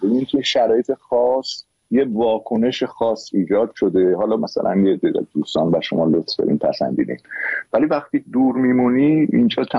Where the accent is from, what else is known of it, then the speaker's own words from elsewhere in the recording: Iran; به زندگی خودم به عنوان یه ایرانی نمیتونستم بی تفاوت باشم